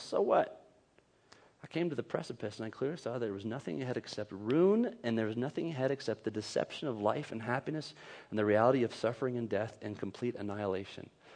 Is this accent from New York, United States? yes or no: no; Minnesota, United States; because most of the folks in Northfield, Minnesota, I'm from Minnesota, they either work in the fields